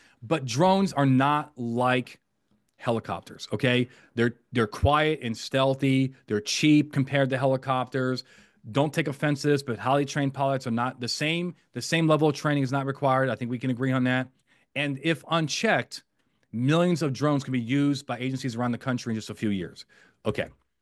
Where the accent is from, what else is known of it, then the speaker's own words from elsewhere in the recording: Las Vegas, Nevada, United States; So my hometown is Las Vegas. Las Vegas has cameras on practically every street light.